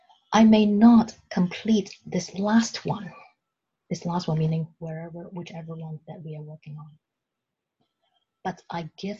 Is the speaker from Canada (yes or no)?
no; Hong Kong; What's going to happen to the people of my hometown in Hong Kong?